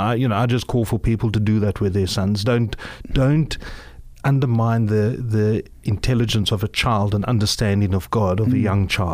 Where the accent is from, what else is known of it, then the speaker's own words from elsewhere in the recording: South Africa; So we came from South Africa.